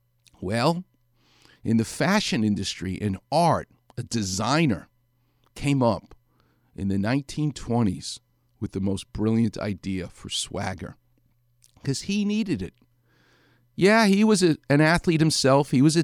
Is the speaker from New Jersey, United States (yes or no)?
no; New York City, New York, United States; I'm from New York City.